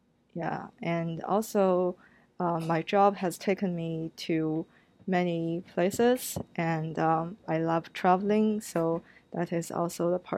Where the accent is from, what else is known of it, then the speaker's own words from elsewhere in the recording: China; moved away as an adult; now in United States; And I'm from China, and I spent 22 years in China. And then after finishing college, I came to the United States for graduate school, and I have been living in the US since then.